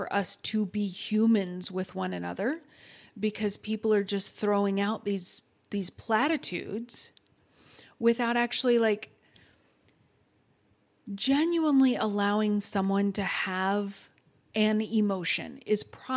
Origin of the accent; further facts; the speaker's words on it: Texas, United States; I'm sorry. I'm from Texas.